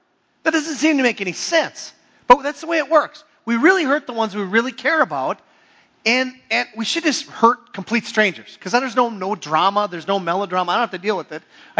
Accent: Hibbing, Minnesota, United States; growing up in Hibbing, Mother's Day was always a nice day, but it also was a little bit reminiscent.

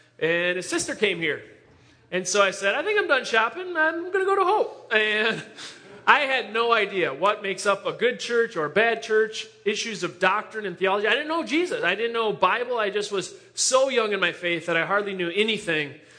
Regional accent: Shoreview, Minnesota, United States; I grew up in Shoreview, Minnesota. Went to Moundsview High School. Mustangs forever.

